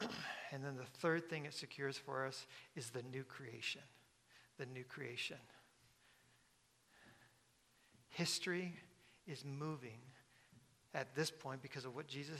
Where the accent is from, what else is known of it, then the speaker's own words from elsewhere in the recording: Michigan, United States; Ann Arbor, I grew up in Michigan, is progressive